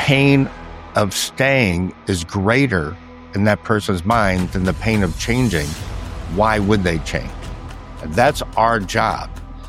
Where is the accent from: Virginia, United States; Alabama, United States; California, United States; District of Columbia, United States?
District of Columbia, United States; Washington, D.C.; and he, I grew up in Washington, D.C.